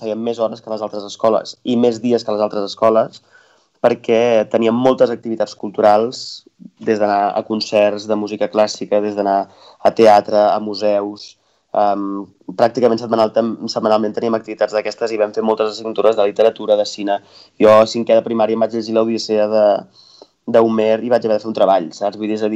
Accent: Sabadell, Catalonia, Spain; néixer a Sabadell, vaig néixer a l'Hospital General. En realitat, vull dir que no sóc fill de Taulí, però bueno, sóc fill de Sabadell

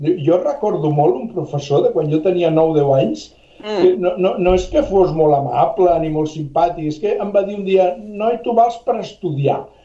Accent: Barcelona, Catalonia, Spain; jo sóc un nen de barri de Barcelona, jo vaig néixer a la Sagrera, era un moment, als anys 50, dur per la societat

